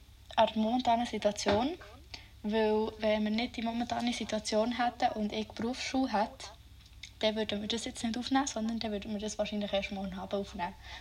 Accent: Bern, Switzerland; Und ich komme aus Bern. Aus der schönen Stadt Bern, die viel schöner ist als Basel und viel einen cooleren Dialekt hat als Basel.

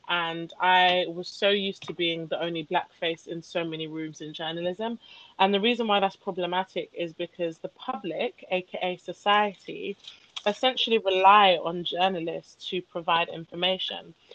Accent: London, United Kingdom; born there; I was born in London, United Kingdom, and then I my first time coming to Nigeria, actually, I was 3 months old.

